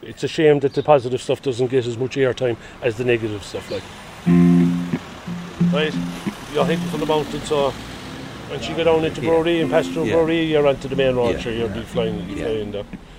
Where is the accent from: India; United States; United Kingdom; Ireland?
Ireland; Kilmallock, County Limerick; My hometown is Kilmallock, so I said either put up or shut up, like.